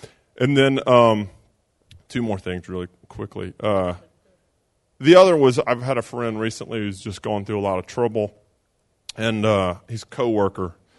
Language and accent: English; Mississippi, United States; The first one is I'm from Mississippi. I'm an Ole Miss fan, and our football team is horrible.